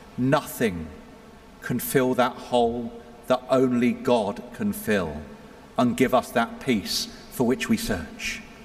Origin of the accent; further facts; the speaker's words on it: England, United Kingdom; And yes, I'm saying that as an Englishman, as you're celebrating 250 years of getting away from England.